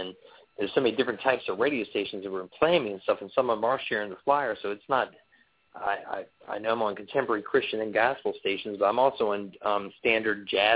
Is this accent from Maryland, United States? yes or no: yes; Maryland, United States; Oh, I grew up in Maryland, in the D.C. Area of Maryland.